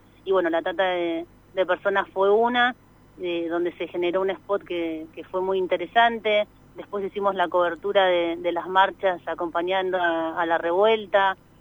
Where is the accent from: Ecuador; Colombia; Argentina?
Argentina; Neuquén; Yo soy de Neuquén, pero fui a trabajar a Buenos Aires. Uh-huh. Y hace 6 años volví a Neuquén